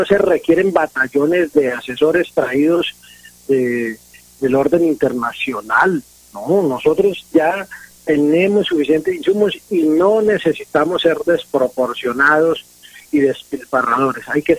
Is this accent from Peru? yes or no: no; Colombia; Por encima de todo, somos colombianos, somos latinoamericanos